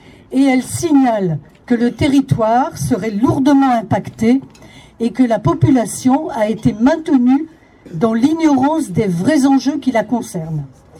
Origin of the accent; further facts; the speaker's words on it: Grand Est, France; Alors, nous, on vient de la Meuse, mais on pourrait dire aussi de la Haute-Marne et des Vosges